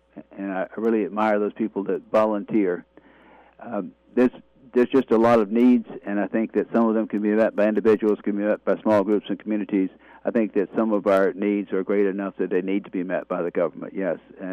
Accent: United States; Well, I grew up in Lawrence County, not far from where we are right now.

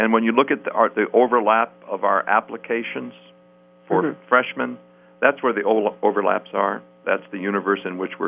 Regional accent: New England, United States; Where I grew up in New England, a school like us with high academic standards would most likely be playing Division III sports

